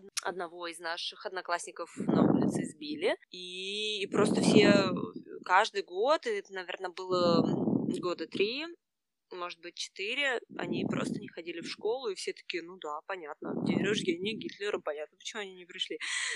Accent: Russia; я из России, или там, что я болгарка из России, русская с болгарскими корнями.

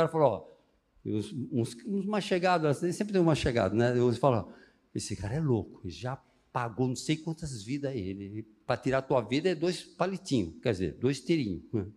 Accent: São Paulo, Brazil; Então, eu sou de São Paulo, nasci em São Paulo

